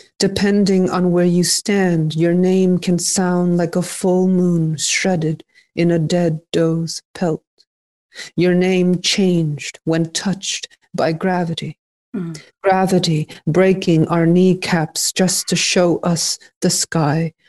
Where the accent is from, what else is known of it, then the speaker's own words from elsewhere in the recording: United States; despite being a Buddhist, I am an American.